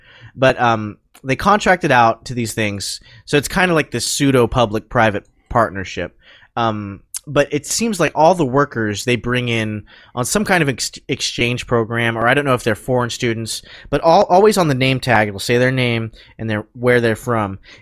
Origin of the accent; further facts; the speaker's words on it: Salt Lake City, Utah, United States; also born or lived in Texas; I'm like, originally, I'm from Salt Lake.